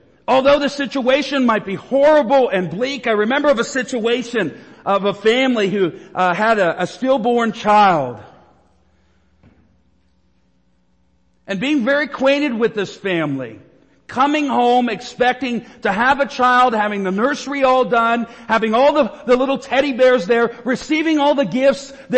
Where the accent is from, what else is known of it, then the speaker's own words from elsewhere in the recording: Canada; You all know I'm from Canada.